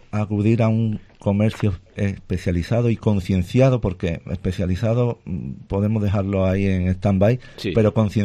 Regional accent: Chipiona, Andalusia, Spain; Yo que soy de Cádiz, de Chipiona

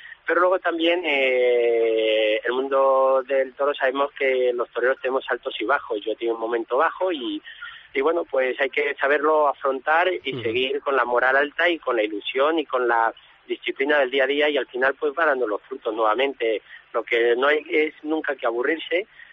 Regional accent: Valladolid, Castile and León, Spain; Es el patrón de Valladolid, de mi tierra, donde tomé la alternativa el 13 de mayo, y patrón de los toreros.

